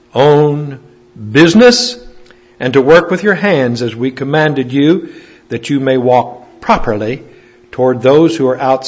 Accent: Chester, West Virginia, United States; a man up in my hometown in Chester, West Virginia.

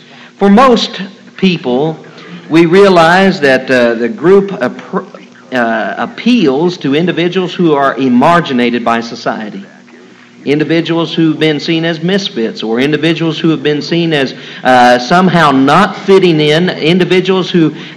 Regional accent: Columbus, Ohio, United States; I can remember growing up in Columbus, and we'd have school programs

